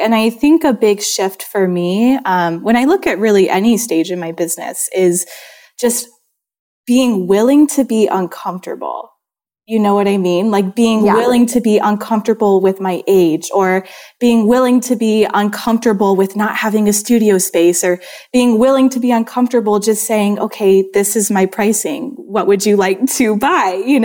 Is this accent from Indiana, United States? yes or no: yes; Indianapolis, Indiana, United States; now in San Diego, United States; So I moved to San Diego from Indianapolis, Indiana, almost 2 years ago now. And my entire time in Indiana, I never had my own commercial space.